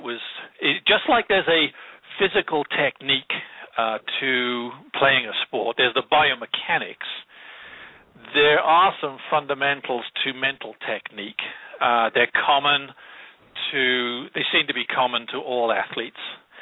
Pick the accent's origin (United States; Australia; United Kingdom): United Kingdom; Wales; I'm a born somewhere between a skeptic and a cynic, being Welsh.